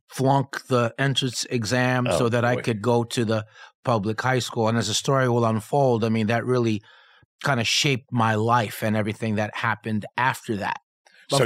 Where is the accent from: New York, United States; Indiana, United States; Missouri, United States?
New York, United States; Peekskill; No, I grew up in Peekskill in Westchester County. I grew up in an apartment complex known as Crossroads.